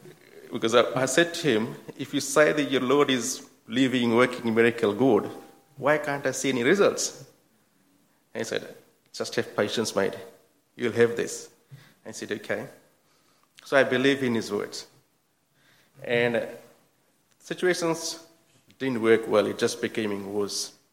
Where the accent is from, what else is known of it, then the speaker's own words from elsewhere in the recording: Fiji; because I'm from Fiji as well